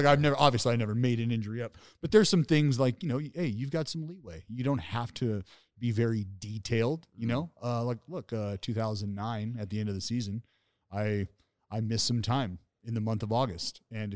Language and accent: English; California, United States; Wow. I'm from California, and I take strong offense to that.